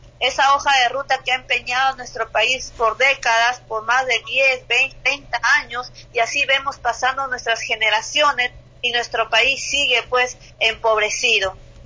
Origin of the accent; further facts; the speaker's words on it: Peru; Y si nosotros salimos como ciudadanos peruanos a defender a nuestra nación, es justamente porque tenemos esa soberanía, ese amor hacia nuestra patria.